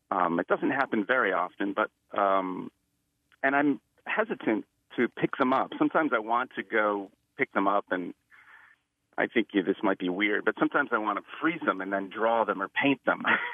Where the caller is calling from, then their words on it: Cornish, New Hampshire, United States; I'm in Cornish, New Hampshire, so it's pretty rural, woods all around.